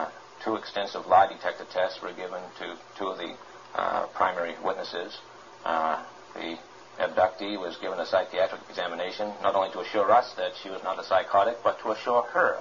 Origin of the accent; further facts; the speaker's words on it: Massachusetts, United States; No, I'm from New England, one in Massachusetts.